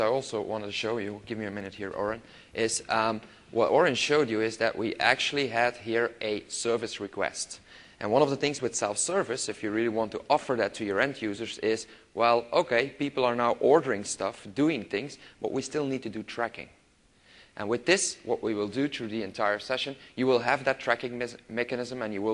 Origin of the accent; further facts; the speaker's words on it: Belgium; I am from Belgium, so it doesn't count for us